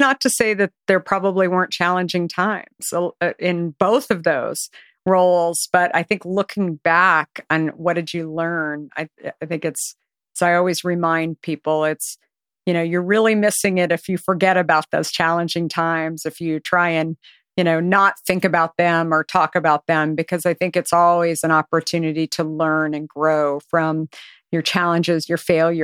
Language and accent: English; San Francisco, California, United States; I was so excited when they opened in my hometown, San Francisco, you know, where I live